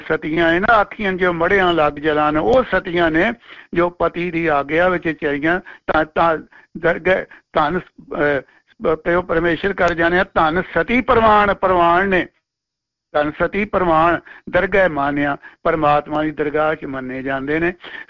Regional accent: Punjab, India; ਮਾਲਵੇ ਦੇ ਵਿੱਚ ਮੈਂ ਵੀ ਬਚਪਨ ਚ ਸੁਣਿਆ ਸੀਗਾ

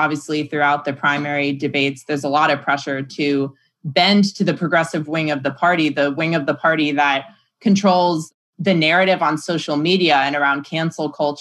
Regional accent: Virginia, United States; Abigail Spanberger from my home state of Virginia, a moderate Democrat

